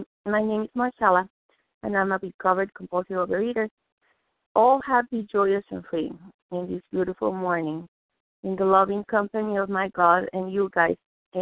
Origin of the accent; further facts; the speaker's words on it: Mexico City, Mexico; because I was raised Jewish in Mexico City. So there are not too many of us down there.